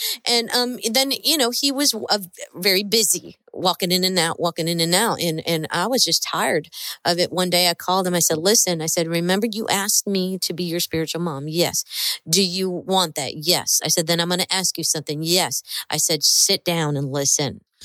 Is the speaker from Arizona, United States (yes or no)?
no; Ohio, United States; I was born and raised in Ohio and, didn't speak Spanish for a while, right?